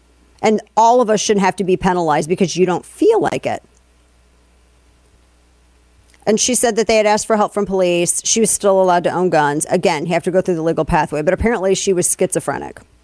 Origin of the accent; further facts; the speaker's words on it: St. Louis, Missouri, United States; I know for a fact in my hometown of St. Louis, there was a lot of destruction going on.